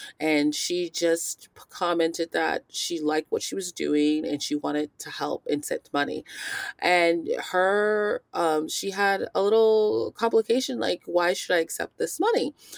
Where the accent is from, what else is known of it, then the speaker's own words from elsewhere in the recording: Texas, United States; I think me growing up in Texas, I just led the way of eating less processed food